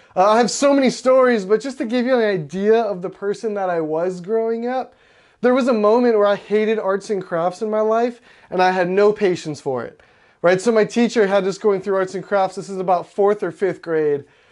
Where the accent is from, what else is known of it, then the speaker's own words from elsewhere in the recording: Hawaii Kai, Hawaii, United States; I'm born and raised in Hawaii. I like to tell people I'm from Waimanalo, but truthfully, I was there for about 5 minutes, and then my family moved over to Hawaii Kai.